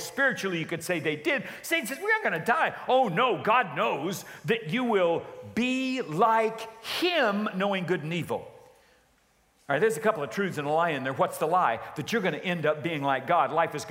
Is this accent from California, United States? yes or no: yes; Loma Linda, California, United States; born there; you know I was born in Loma Linda, not Redlands.